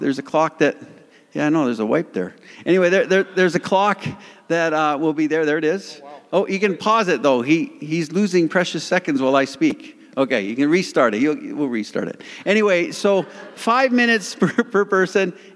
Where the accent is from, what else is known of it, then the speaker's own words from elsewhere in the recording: Calgary, Alberta, Canada; Now, I come from Calgary, Alberta.